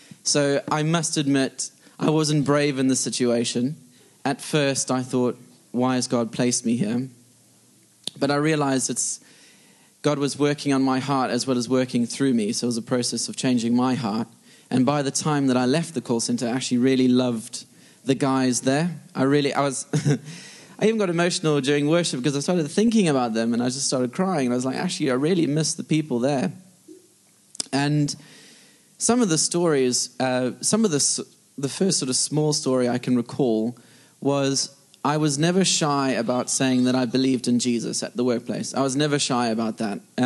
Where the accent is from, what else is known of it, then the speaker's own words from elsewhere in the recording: South Africa; moved away as an adult; now in United Kingdom; I'm married to … Been married for 5 years. I'm originally from South Africa.